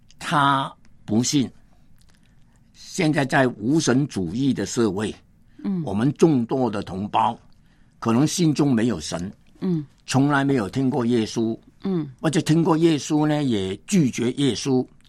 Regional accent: Hong Kong; 因为你是内地的人，我是香港人。我信了耶稣，我现在二十岁

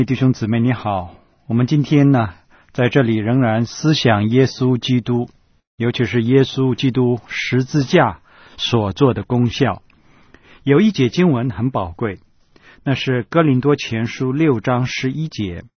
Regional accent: China; 你有没有从外国人口里头听到他们对我们中国人的看法，而且是负面的，是不好的。

